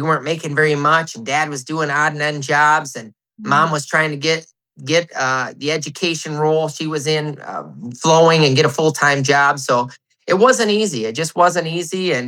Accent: Cass City, Michigan, United States; So I am born and raised in Cass City, Michigan. I live in Cass City currently

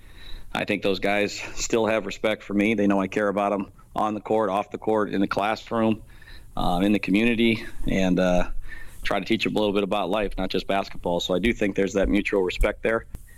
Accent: Strongsville, Ohio, United States; You know, back at that time, Strongsville was, I had a lot of great basketball. And, you know, growing up, watching, coming to the games

